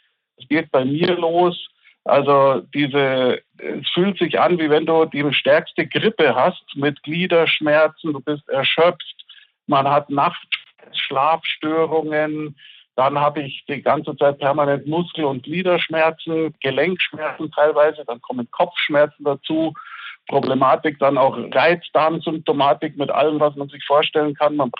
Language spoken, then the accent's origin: German; Bavaria, Germany; Ich komme selber aus Bayern